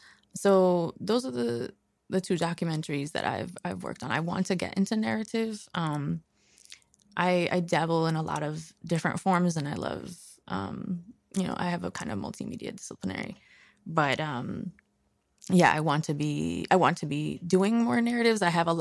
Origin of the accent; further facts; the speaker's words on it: Queens, New York, United States; now in Brooklyn, United States; I'm living in Brooklyn now, but I grew up in Queens